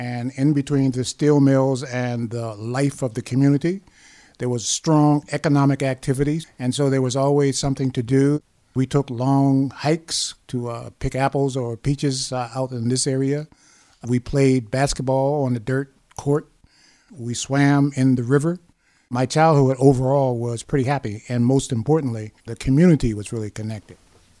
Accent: United States; growing up in the United States from the 40s and the 50s, as a black man, black boy at that time, there were definite limitations

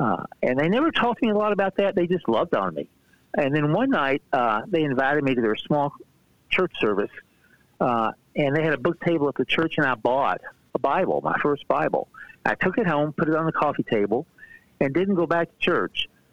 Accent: Tennessee, United States; as I said, I was born and raised in the South in Tennessee

